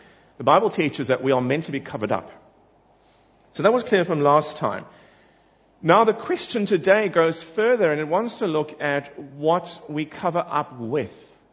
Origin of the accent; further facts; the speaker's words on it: South Africa; where I grew up in South Africa, when my dad used to go to work, it was a suit and a tie in the early days when I was a little boy.